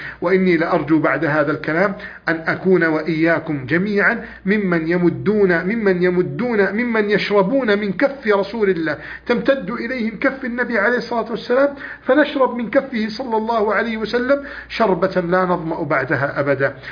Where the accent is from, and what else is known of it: Egypt